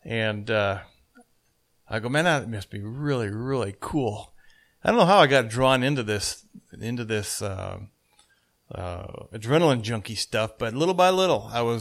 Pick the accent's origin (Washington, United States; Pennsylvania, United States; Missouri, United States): Washington, United States; Yakima; And when I grew up in Yakima. Back in the day, this was the 1960s and 50s.